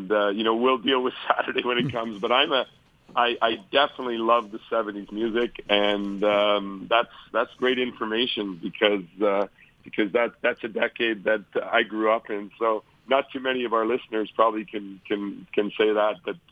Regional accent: Winnipeg, Manitoba, Canada; Yeah, I mean … also from Winnipeg, my hometown.

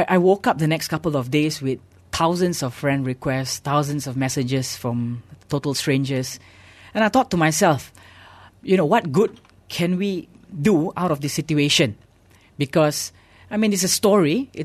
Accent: Kuala Lumpur, Malaysia; now in Kuching, Malaysia; since I'm from Kuala Lumpur, as soon as I finished my housemanship, I would return back immediately.

